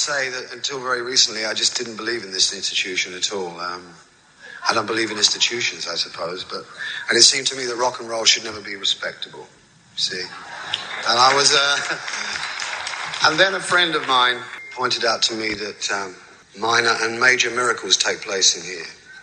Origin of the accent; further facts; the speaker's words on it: Glasgow, Scotland, United Kingdom; I come from Glasgow in Scotland, and it doesn't seem so far away now